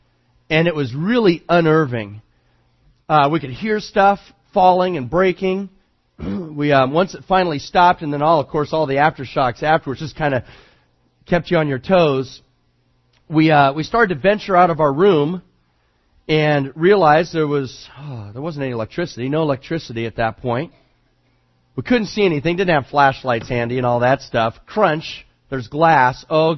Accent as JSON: {"language": "English", "region": "California", "country": "United States", "tie": "born or raised there", "said": "I mean, I grew up in the Bay Area, so I grew up with earthquakes, you know, and oh, the houses start shaking, you get in the door frame"}